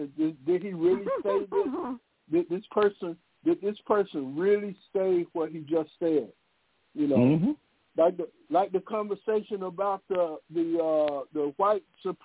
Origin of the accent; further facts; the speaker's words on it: the South, United States; I'm from the South. I'm from all the way down there, as far as you can get.